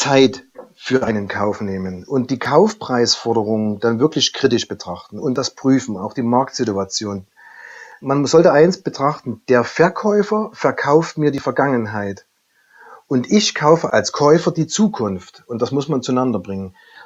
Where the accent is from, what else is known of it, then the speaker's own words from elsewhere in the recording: Saxony, Germany; Gerade für mich als Sachse war es am Anfang nicht ganz einfach einzuschätzen